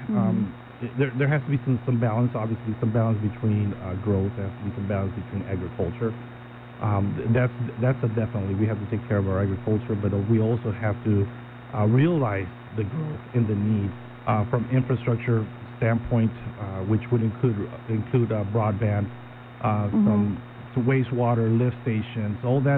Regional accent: Philadelphia, Pennsylvania, United States; I remember when we had the Gallagher Pool on Somerton Avenue. I lived across the street, across the city

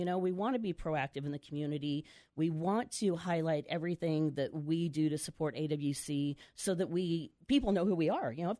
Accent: Yuma, Arizona, United States; I grew up in Yuma. And so I was Palmcroft, Woodard, COFA. And, lived in Yuma, you know, my whole life except for when I went off to college.

